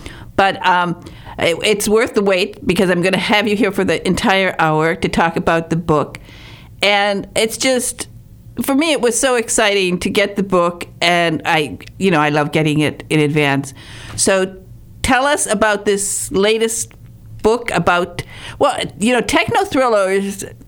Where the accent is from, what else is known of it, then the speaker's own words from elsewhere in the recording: Michigan, United States; born there; I was born in March on March 28th, and it was one of the biggest snowstorms ever in northern Michigan.